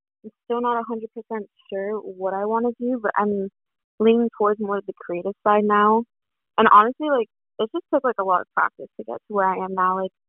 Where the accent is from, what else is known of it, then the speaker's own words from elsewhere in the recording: Miami, Florida, United States; I'm a fourth year at the University of Florida. I'm also from Miami, Florida.